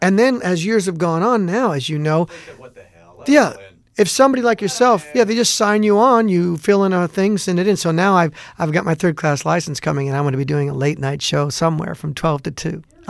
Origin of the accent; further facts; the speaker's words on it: California, United States; there was a trailer sitting out in the middle of this field in my hometown area in central San Joaquin Valley.